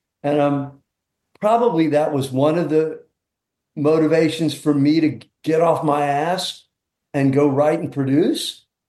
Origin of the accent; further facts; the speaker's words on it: California, United States; it wasn't like this elite velvet rope world that I grew up in California.